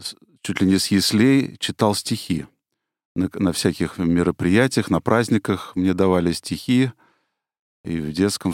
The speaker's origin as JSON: {"language": "Russian", "town": "Ufa", "region": "Bashkortostan", "country": "Russia", "tie": "born or raised there", "moved": "as an adult", "lives_now": "Moscow, Russia", "said": "Я сам родом из Уфы."}